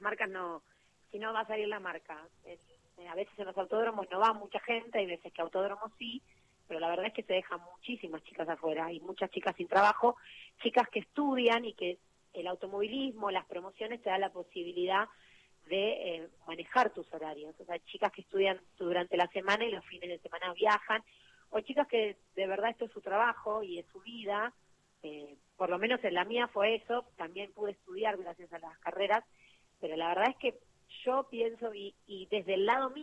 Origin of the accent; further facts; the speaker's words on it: Villa Carlos Paz, Córdoba, Argentina; now in Buenos Aires, Argentina; mi mamá y mi hermana siguen viviendo allá. Yo vivo en Buenos Aires sola, pero ellos viven allá y me crié en Carlos Paz